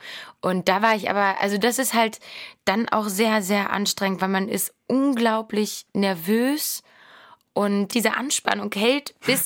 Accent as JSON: {"language": "German", "region": "Berlin", "country": "Germany", "tie": "born there", "said": "ich bin gebürtige Berlinerin"}